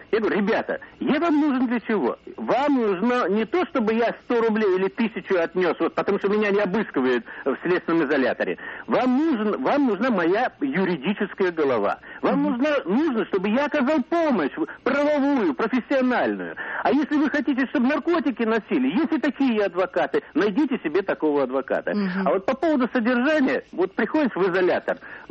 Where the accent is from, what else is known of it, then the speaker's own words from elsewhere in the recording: Moscow, Russia; я из Москвы.